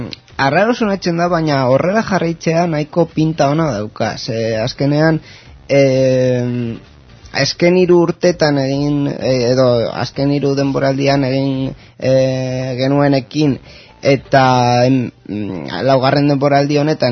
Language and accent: Basque; Basque Country, Spain; also born or lived in Bilbao; ni bai Bilbon jaio nintzela, baina bera esku biok patateroak gara, eta gure euskara, ba, bueno, agian Gipuzkoar bati edo Bizkaitar bati ba, letxe bat